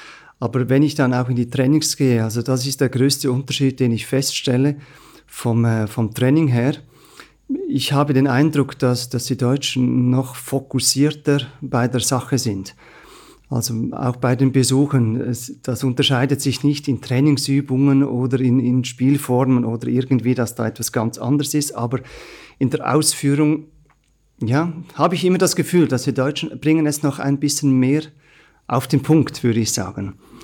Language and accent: German; Central Switzerland, Switzerland; Also ich komme selber aus der Innerschweiz.